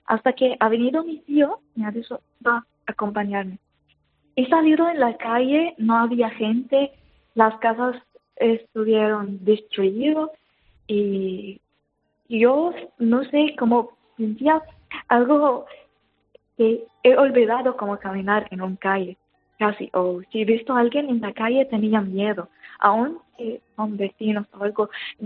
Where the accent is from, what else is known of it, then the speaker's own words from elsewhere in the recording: Homs, Homs Governorate, Syria; Spanish is a second language; moved away as an adult; now in Spain; Nací en Siria, en Homs. En una ciudad, está en el centro de Siria, se llama Homs. Y viví allí toda mi vida. Toda mi vida. Hasta que he venido aquí a España en el 2016.